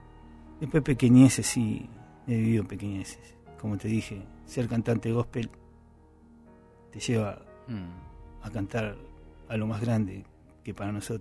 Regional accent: Don Torcuato, Buenos Aires Province, Argentina; born there; De chico, con mis hermanos. Yo nací en Don Torcuato

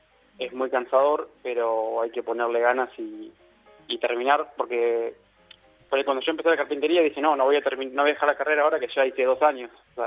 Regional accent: Bariloche, Río Negro, Argentina; moved away as an adult; now in Buenos Aires, Argentina; Yo me vine de Bariloche a estudiar a los 19 acá a Buenos Aires.

